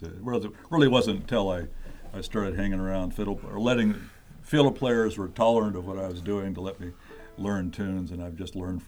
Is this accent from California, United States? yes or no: yes; California, United States; I didn't grow up in an old-time music family, and you know, I came from the Bay Area